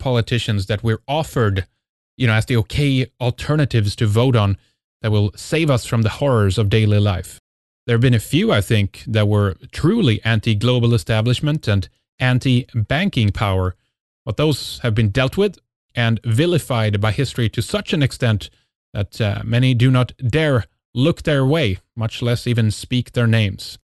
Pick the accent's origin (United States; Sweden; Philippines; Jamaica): Sweden; English is a second language; I'm from Sweden, and this is an independent radio program